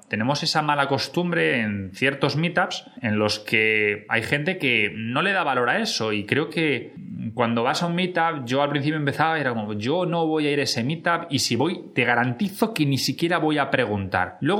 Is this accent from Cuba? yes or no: no; Spain; Nosotros somos de España, para la gente que nos oye desde Latinoamérica